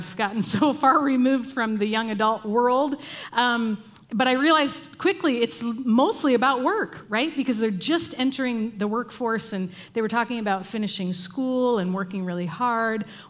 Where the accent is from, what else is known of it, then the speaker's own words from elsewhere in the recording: Chicago, Illinois, United States; I had to go back to my home state, Chicago, Illinois is the state, and then all the way to Washington.